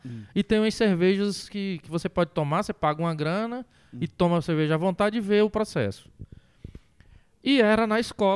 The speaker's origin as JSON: {"language": "Portuguese", "town": "Fortaleza", "region": "Ceará", "country": "Brazil", "tie": "born there", "moved": "as an adult", "lives_now": "São Paulo, Brazil", "said": "Eu nasci em Fortaleza há um pouco mais de 50 anos atrás. Mas cheguei aqui em São Paulo em 2000 e..."}